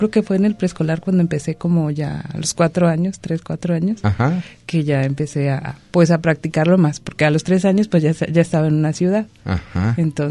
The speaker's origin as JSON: {"language": "Spanish", "country": "Mexico", "first_language": "Wixárika", "second_language": "Spanish", "said": "Porque aunque hable muy bien el español, mi lengua materna es el birrárica."}